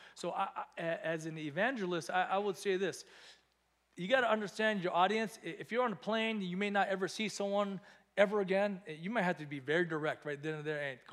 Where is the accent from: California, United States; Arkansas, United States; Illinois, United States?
California, United States; I'm a kid from the San Gabriel Valley, gardener's son. You know, this is who I am.